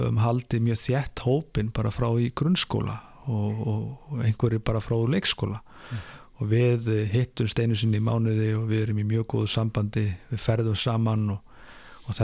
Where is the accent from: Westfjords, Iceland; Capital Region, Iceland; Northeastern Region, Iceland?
Capital Region, Iceland; Reykjavik; þetta var ævintýri líkast að bara alast upp í Breiðholtinu